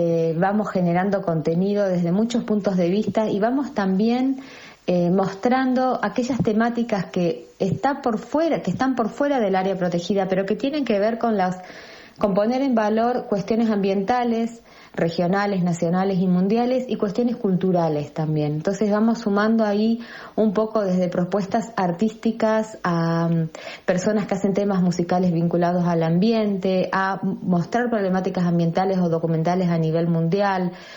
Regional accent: Isla Victoria, Neuquén, Argentina; yo nací en la Isla Victoria, digamos, cuando vivíamos en Isla Victoria, mi papá era guardaparque.

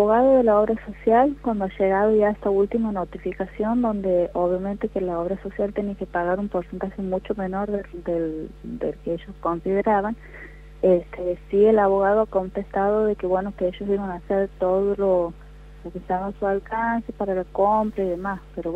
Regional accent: Santiago del Estero, Argentina; aquí en la provincia, somos de Santiago del Estero

